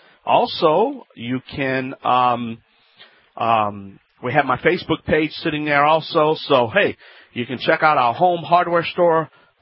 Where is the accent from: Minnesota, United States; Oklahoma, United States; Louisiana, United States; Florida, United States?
Louisiana, United States; That's right. … I am the Cajun originator at CajunContractor.com.